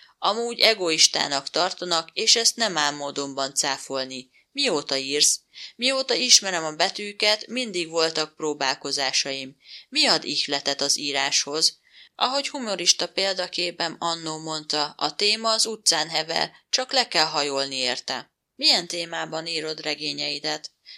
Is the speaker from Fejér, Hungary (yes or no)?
no; Budapest, Hungary; Budapesten születtem, és ott is éltem 36 évig, majd vidékre költöztünk gyára a háromtagú családdal.